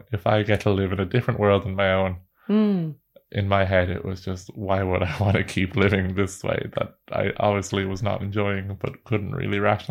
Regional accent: Ireland; Growing up in Ireland, which in the 90s

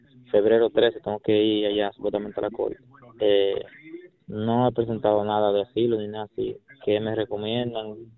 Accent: Dominican Republic; now in United States; Soy dominicano y ingresé al país vía México por frontera.

